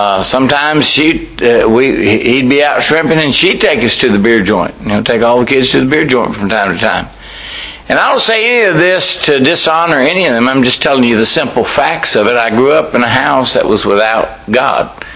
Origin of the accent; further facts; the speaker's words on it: Texas, United States; also born or lived in San Diego; And you know, I grew up in South Texas. My dad was in the Navy, so I was actually born at Balboa Naval Hospital, and then we moved around a lot, and finally, when I was a year and a half old, we moved to South Texas permanently